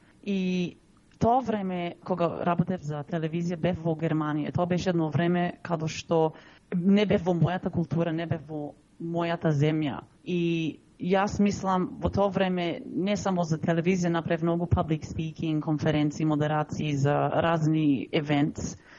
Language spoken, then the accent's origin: Macedonian; Sydney, New South Wales, Australia; ако имам 40 години, и почна како чупе со баба ми и со дедо ми кај нив дома во Сидни. И како велам, кога почнав на школу, не можав по-англиски да разговарам